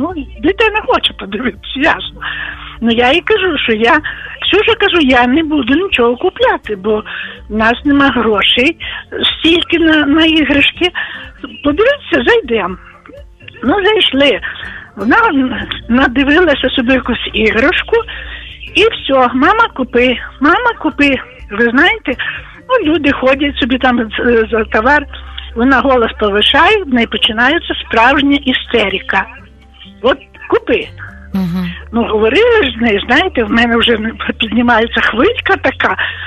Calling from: Volyn Oblast, Ukraine; Я з Волині.

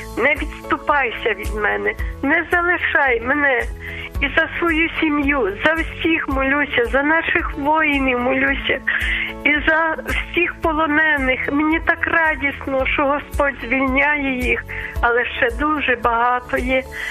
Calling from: Lviv, Lviv Oblast, Ukraine; я зі Львова.

